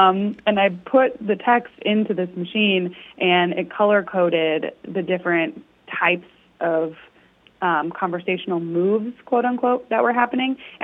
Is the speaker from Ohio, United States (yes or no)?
no; Raleigh, North Carolina, United States; It was actually tested at my hometown paper here in Raleigh, North Carolina.